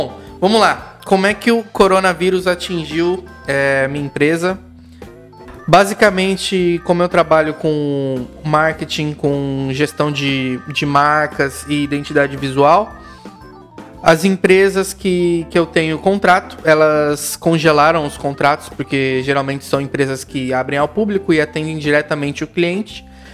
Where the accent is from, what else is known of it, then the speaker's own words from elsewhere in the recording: Brazil; Porque a gente já amava essas coisas, né? Sim. Como brasileiro e todo mundo já consumia muito.